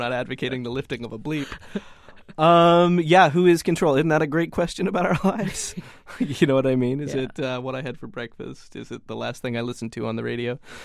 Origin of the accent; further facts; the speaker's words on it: Texas, United States; I spent a long time writing sort of surreal westerns, you know, growing up in Texas.